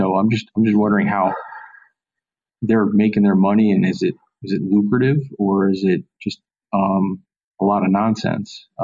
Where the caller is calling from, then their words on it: New Jersey, United States; I came from New Jersey.